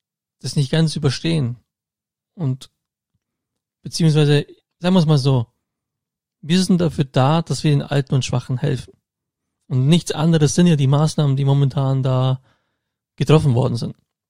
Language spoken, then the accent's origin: German; Augsburg, Bavaria, Germany; born or raised there